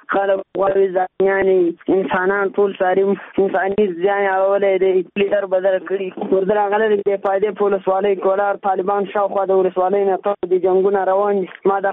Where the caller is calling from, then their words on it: Qarabagh, Ghazni, Afghanistan; زه اطلاع افغان یم د غزنی ولایت قرباغ ولسوالۍ څخه خبرې کوم